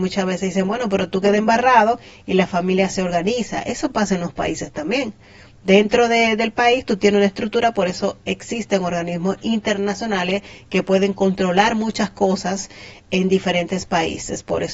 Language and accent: Spanish; Dominican Republic; Gracias a Dios que nosotros como República Dominicana estamos en paz y queremos seguir así.